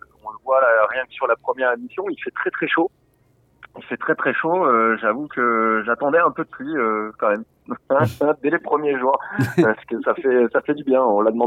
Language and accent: French; Centre-Val de Loire, France; now in Châtellerault, France; Alors oui, j'habite à côté de Châtellerault, c'est vrai, depuis 6 ans. Je suis pas originaire de la Vienne, hein, je suis originaire du Loir-et-Cher, d'un petit village à côté de Blois. Voilà, mais la Vienne n'était pas inconnue puisque j'étais une partie de mes études sur Poitiers.